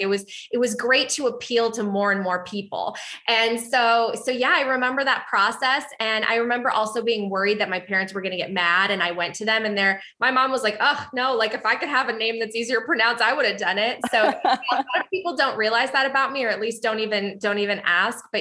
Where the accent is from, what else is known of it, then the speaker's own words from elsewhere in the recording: Illinois, United States; So growing up outside Chicago, again, I had a really, really great lifestyle, even though my family did not have the means that some of my friends and peers did.